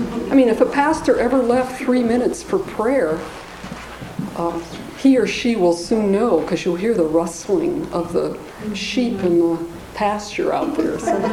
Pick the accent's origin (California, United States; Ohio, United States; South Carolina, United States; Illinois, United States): Ohio, United States; Grove City; when I was growing up in Grove City, Ohio